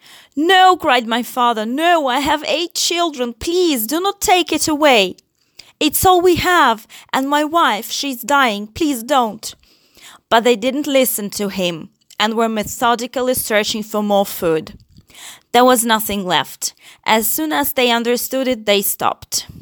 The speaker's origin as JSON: {"language": "English", "country": "Ukraine", "said": "I'm from Ukraine."}